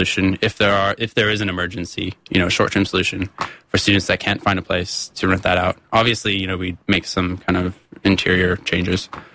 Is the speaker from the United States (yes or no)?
yes; Ohio, United States; Well, there's one. I'm from Ohio, and one of our senators, he's now retired, but his name's John Glenn.